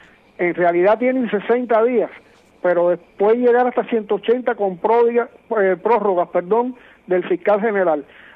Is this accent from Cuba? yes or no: yes; Cuba; somos cubanos